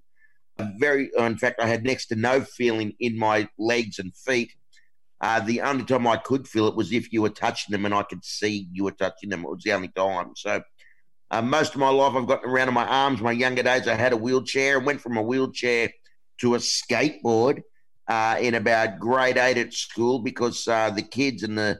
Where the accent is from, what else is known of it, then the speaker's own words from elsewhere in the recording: Blacktown, New South Wales, Australia; born there; I've just turned 51 years of age, and when I was born in Blacktown in Western Sydney